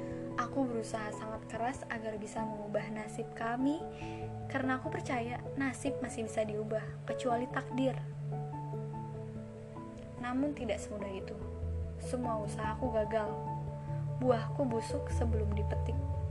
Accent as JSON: {"language": "Indonesian", "region": "Jakarta", "country": "Indonesia", "tie": "born there", "said": "Aku lahir di Jakarta 25 Agustus 2000. Dan sekarang aku tinggal di daerah ibu kota Jakarta."}